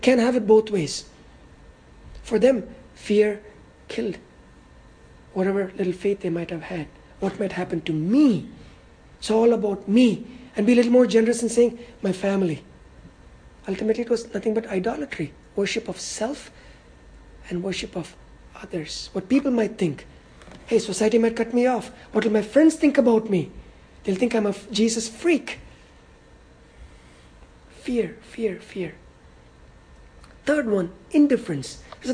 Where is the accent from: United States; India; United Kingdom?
India; I come from India.